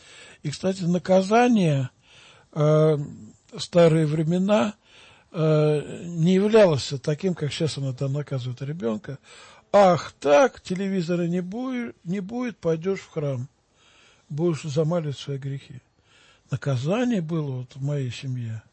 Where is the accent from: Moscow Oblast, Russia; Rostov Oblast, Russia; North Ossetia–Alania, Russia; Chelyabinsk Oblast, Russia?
Moscow Oblast, Russia; Orekhovo-Zuyevo; Я вырос в Орехово-Зуево, храм Рождества Божьей Матери.